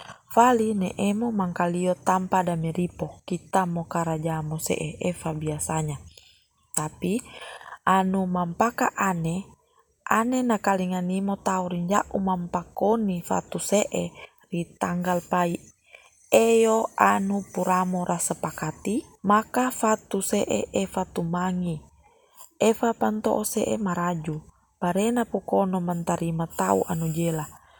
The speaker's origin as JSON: {"language": "Indonesian", "town": "Tojo Una-Una", "region": "Central Sulawesi", "country": "Indonesia", "said": "Tojo Una-Una, Provinsi Sulawesi Tengah. Saat ini saya akan membacakan sebuah cerita yang terdapat di daerah saya"}